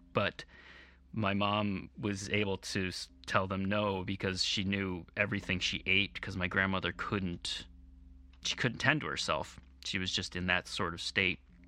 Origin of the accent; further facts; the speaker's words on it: St. Paul, Minnesota, United States; I'm from St. Paul, Minnesota.